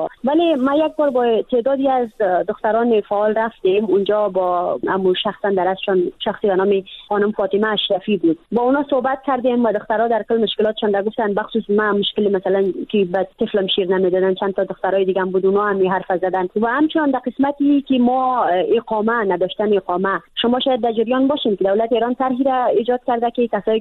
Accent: Badakhshan, Afghanistan

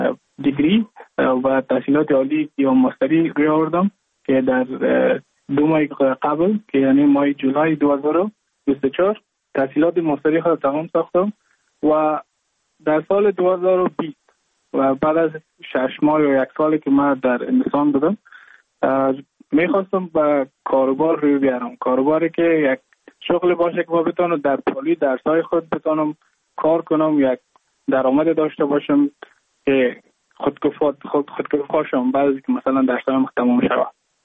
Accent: Mazar-i-Sharif, Balkh, Afghanistan; now in Goa, India; از مزار شریف هستم، از قریه شیرآباد که از قریه دورافتاده مزار شریف بخش میباشم، که ما در سال 2019 ماه جون به هندوستان آمدم

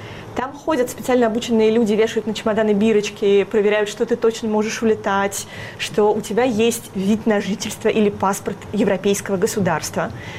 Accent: Belarus; Я сама из Беларуси. Я родилась там, прожила практически всю жизнь.

